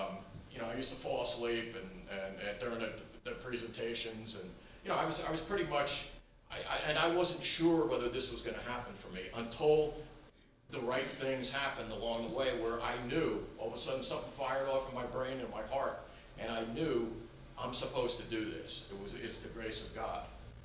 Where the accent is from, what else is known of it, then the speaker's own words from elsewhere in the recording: New Jersey, United States; I speak loud. I'm from New Jersey.